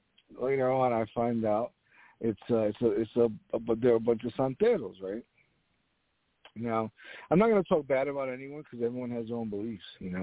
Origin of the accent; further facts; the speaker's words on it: New York, United States; yeah, I'm from uptown. Oh, yeah, I'm from Harlem.